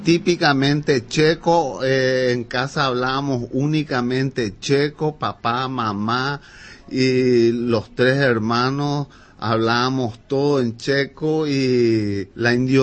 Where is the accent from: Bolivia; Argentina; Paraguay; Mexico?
Paraguay; born there; Yo nací ya acá en el Paraguay en mayo del año 48.